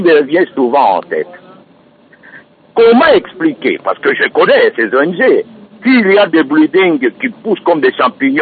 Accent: DR Congo; Et je vous dis, je suis Congolais.

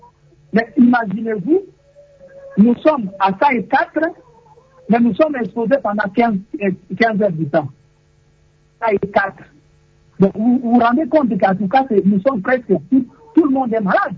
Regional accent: DR Congo; La corruption, c'est un fléau qu'on ne peut plus en parler chez nous en RDC.

